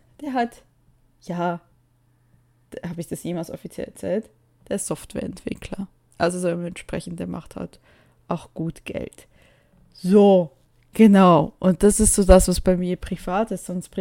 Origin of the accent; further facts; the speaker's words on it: Bern, Switzerland; beziehungsweise ich komme ja aus dem Kanton Bern